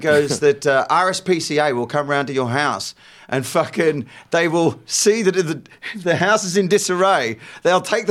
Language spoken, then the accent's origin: English; Australia; doesn't matter. I'm Australian. I'm the one they're allowed to hate.